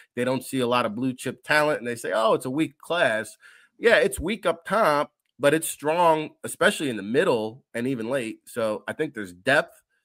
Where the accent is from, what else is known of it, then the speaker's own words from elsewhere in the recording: New Jersey, United States; I had all these NFL scouts coming up to me because they know I'm from Jersey.